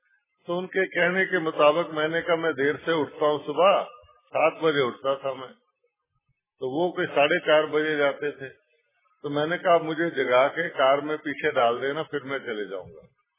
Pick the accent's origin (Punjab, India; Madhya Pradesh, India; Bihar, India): Punjab, India; Amritsar; born there; मेरा जन्म क्योंकि अमृतसर में हुआ है